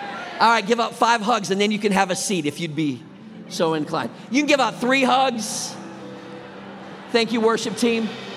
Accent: Minnesota, United States; And I was born and raised in Minnesota. So when we're driving with my dad, it is like January, where it's like 10 below.

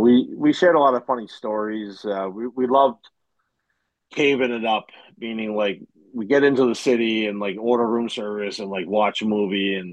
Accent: Boston, Massachusetts, United States; obviously I love playing for my hometown in Boston

